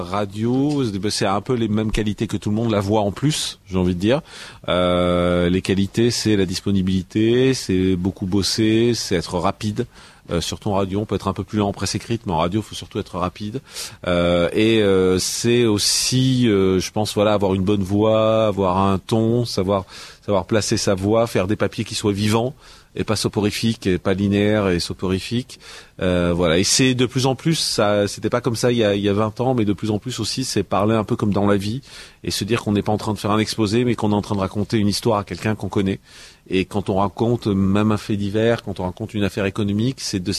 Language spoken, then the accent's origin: French; Marseille, Provence-Alpes-Côte d'Azur, France; Une maîtrise de journalisme et communication à Marseille, puisque je suis de Marseille.